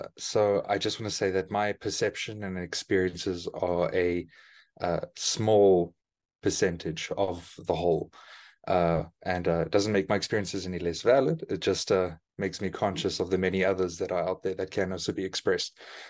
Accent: Johannesburg, Gauteng, South Africa; So I'm from Johannesburg, Gauteng, South Africa. So Johannesburg is a very financially orientated place compared to our other cities, like Cape Town

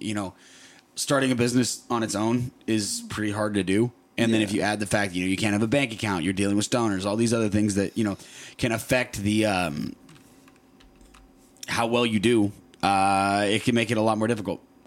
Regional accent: Aloha, Oregon, United States; also born or lived in Boulder; I grew up in Aloha, so I grew up in the area, lived in Boulder for a couple years, and then came back into Portland 6 or 7 years ago.

